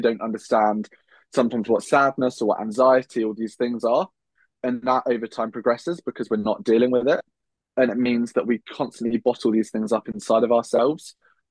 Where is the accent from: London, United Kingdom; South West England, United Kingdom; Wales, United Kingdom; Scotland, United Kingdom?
South West England, United Kingdom; I was like, I'm a kid from North Devon. Nobody's actually going to listen to me.